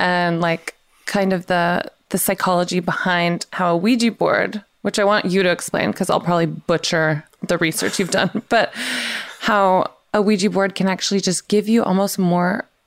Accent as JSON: {"language": "English", "region": "the South", "country": "United States", "said": "because I'm from the South."}